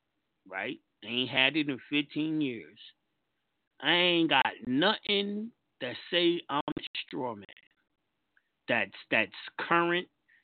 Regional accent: United States; And I'm American. But I just come in with the motherfucking birth certificate, and they can't deny me to let me into this country. Why? I got proof I was born here.

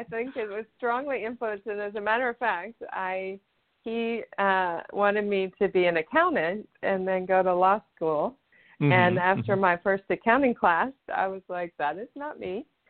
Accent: Houston, Texas, United States; So I grew up in Houston, Texas, in the United States. I'm the youngest of five girls, and we were born all within 8 years, so we're very close in age.

